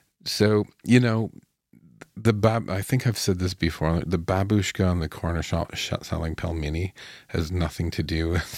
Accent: Canada; as a Canadian

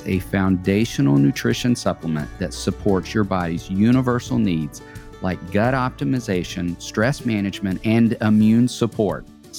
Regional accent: Tennessee, United States; We are both from Tennessee.

